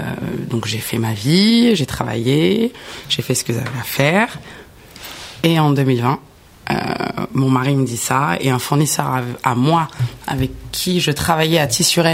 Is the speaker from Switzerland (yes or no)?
no; Deuil-la-Barre, Île-de-France, France; Je viens de Deuil-la-Barre, de base